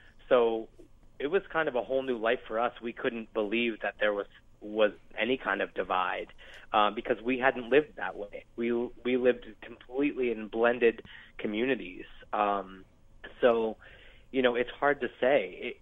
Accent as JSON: {"language": "English", "town": "San Diego", "region": "California", "country": "United States", "said": "We moved here from San Diego, and when we moved here, we were from a completely different type of culture. It was certainly a culture shock."}